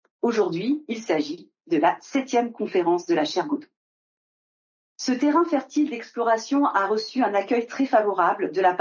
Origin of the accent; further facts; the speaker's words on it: Normandy, France; le parcours de la flamme olympique qui commence donc en Normandie, là d'où je viens